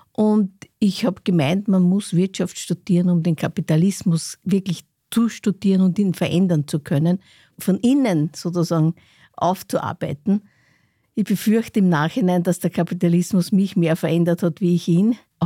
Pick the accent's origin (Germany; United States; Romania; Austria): Austria; Lower Austria; Wenn Sie als Kind im Waldviertel aufwachsen, dann ist das etwas, Sie haben absolute Freiheit.